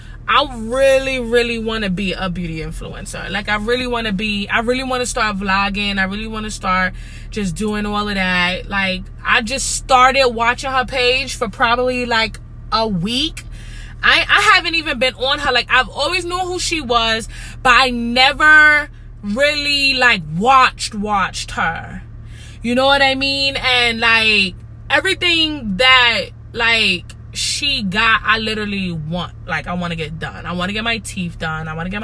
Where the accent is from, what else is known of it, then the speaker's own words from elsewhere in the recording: Queens, New York, United States; I'm from Queens, baby. It is what it is. I'll rep Queens to the day that I die.